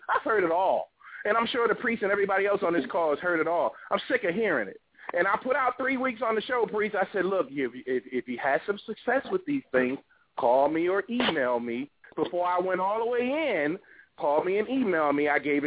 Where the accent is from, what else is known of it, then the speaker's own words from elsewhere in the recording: New York, United States; When I was growing up in New York, okay, if you had the new Pumas and Adidas was out with the checkerboard sneaker strings, y'all had that.